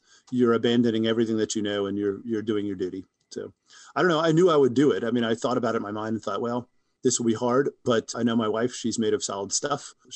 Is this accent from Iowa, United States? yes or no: no; Colorado, United States; my family's mainly from Virginia, but we grew up in Colorado. So we grew up in mountains